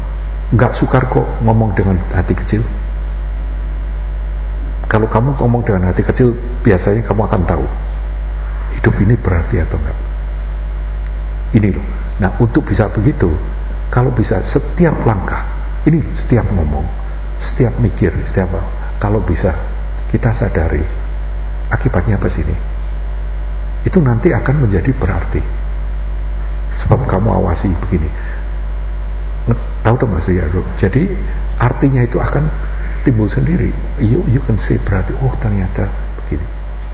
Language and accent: Indonesian; Semarang, Central Java, Indonesia; saya ini dari Semarang, lahirnya di Semarang. Teman-teman saya ini orang Semarang.